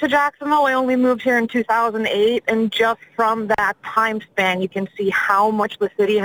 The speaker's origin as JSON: {"language": "English", "country": "Lithuania", "said": "I'm originally from Lithuania, so for me, like, pedestrian culture is pretty huge."}